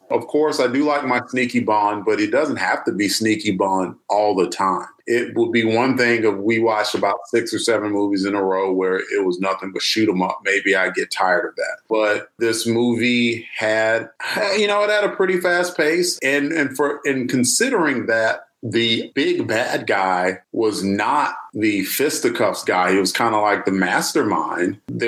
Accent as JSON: {"language": "English", "country": "United States", "said": "Well, I'm American."}